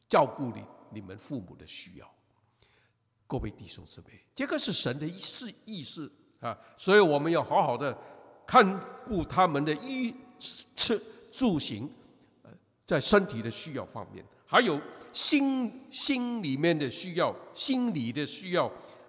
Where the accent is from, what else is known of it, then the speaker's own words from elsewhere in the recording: China; 第二个就是我们中国人，我们礼义之邦5000年来一直是一个孝道的重视这个 的国家